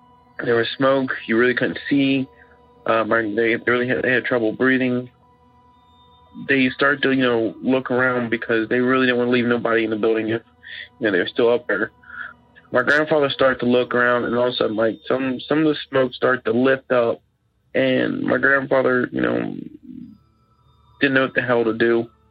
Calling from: Florence, Kentucky, United States; I'm calling from Florence, Kentucky.

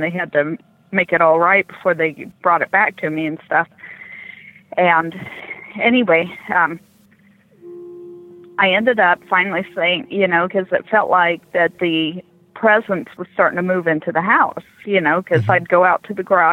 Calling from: San Antonio, Texas, United States; Okay, I'm calling from San Antonio.

